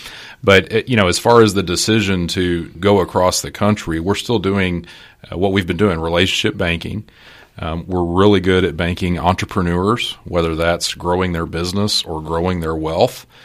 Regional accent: San Antonio, Texas, United States; Well, so I grew up in San Antonio and ended up going off to Ranger Junior College to try to play some baseball.

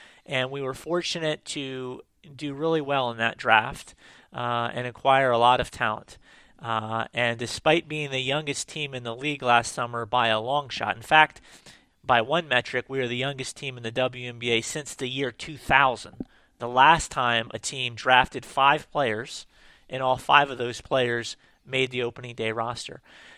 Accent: Harrisburg, Pennsylvania, United States; had the opportunity to get a job with my hometown Harrisburg Heat, which is a professional indoor soccer team that played at the State Farm Show Arena in Harrisburg, Pennsylvania.

